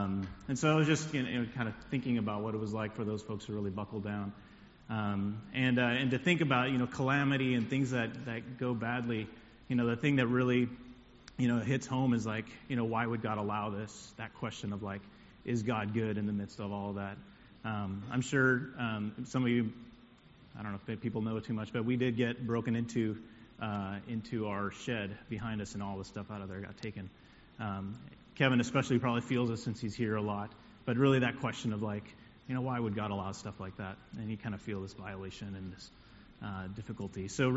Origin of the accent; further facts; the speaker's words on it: Puerto Rico; Some of you may know that I grew up in Puerto Rico